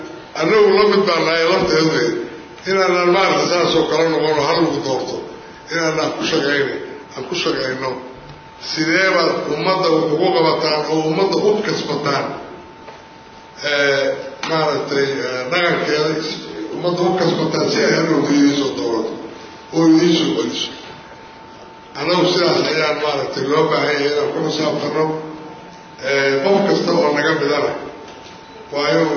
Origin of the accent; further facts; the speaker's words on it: Galmudug, Somalia; anagu waxaan ahay reer Galmudug